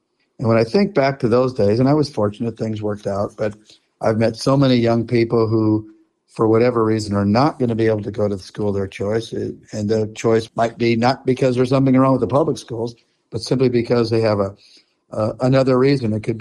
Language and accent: English; Omaha, Nebraska, United States; I am originally from Omaha, Nebraska